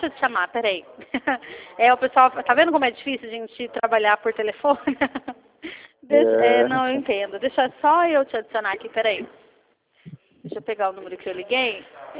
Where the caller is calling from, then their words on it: Campinas, São Paulo, Brazil; Eu estou falando de Campinas, São Paulo, tá? De São Paulo, mas nós trabalhamos com o Brasil todo, tá?